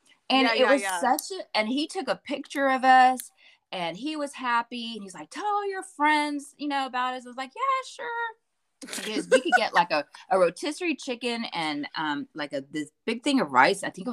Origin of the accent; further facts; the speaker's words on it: Texas, United States; we were like, okay, we're from Texas.